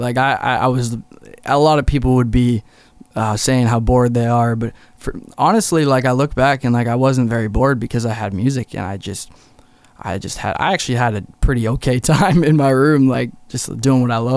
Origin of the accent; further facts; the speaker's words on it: Qualicum, British Columbia, Canada; I'm from Qualicum, Parksville, Oceanside area, and I make music.